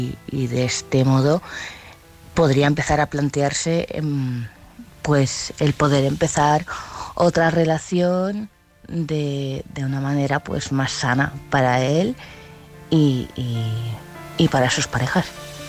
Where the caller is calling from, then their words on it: Vilanova, Spain; de Vilanova.